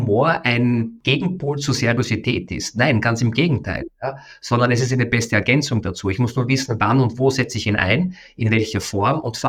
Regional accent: Vienna, Austria; born or raised there

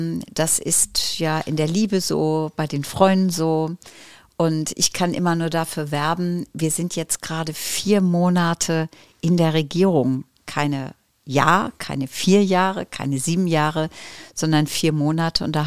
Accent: Holtland, Lower Saxony, Germany; Ich komme eigentlich aus Holtland. Jetzt werden alle sagen, dieses Dorf kennen wir. Wahrscheinlich nicht. Das ist im Landkreis Leer. Bin dort aufgewachsen auf einem Hof, bin also ein Bauernkind und lebe jetzt genau 5 Kilometer entfernt.

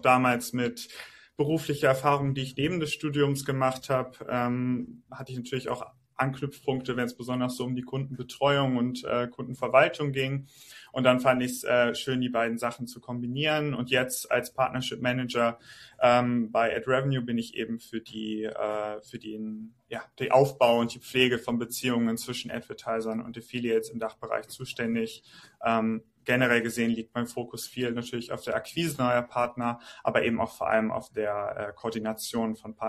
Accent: Krefeld, North Rhine-Westphalia, Germany; moved away as an adult; now in Stockholm, Sweden; 27 Jahre alt. Ursprünglich komme ich aus Krefeld, das liegt bei Düsseldorf, die vielleicht ein paar Leute kennen es, vielleicht auch nicht. Genau, lebe und arbeite aber in Stockholm in Schweden.

